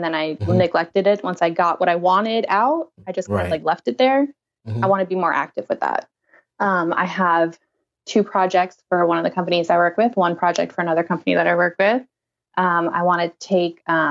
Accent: New York, United States; born there; I was born in New York. And that's kind of a rule there, is that you have to be a Yankees fan.

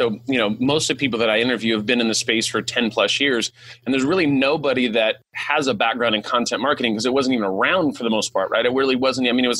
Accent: Ireland; I'm Irish, so that's what happens sometimes.

